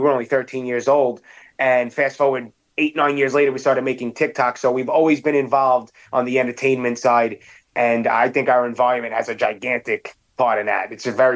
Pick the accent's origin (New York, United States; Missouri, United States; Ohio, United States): New York, United States; Staten Island; It's something that we were accustomed to at an early age growing up on Staten Island.